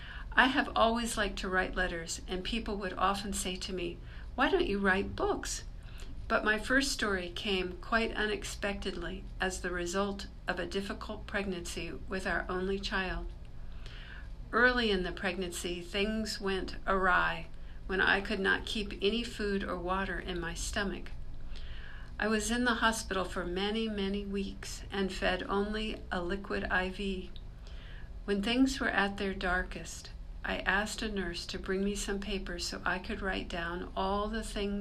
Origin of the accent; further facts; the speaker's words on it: Florida, United States; I grew up in Florida. I had to learn about boots, snow shovels, hats, gloves, scarves